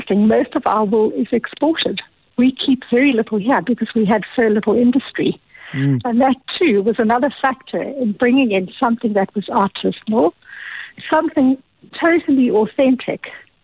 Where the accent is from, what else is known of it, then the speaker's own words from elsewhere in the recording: Port Elizabeth, Eastern Cape, South Africa; born there; I was born in Port Elizabeth